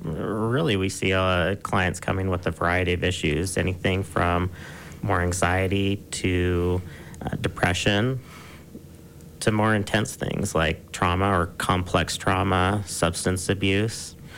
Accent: Alaska, United States; born there; also born or lived in Montana / Wyoming / Colorado; now in Utah, United States; I'm not from Utah originally. I like to say I'm from the Mountain West. I started off in Alaska, then Montana, Wyoming, Colorado. Now Utah's home.

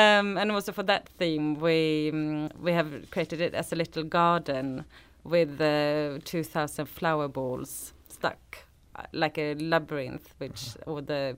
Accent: Sweden; now in London, United Kingdom; Yeah, we are from Sweden.

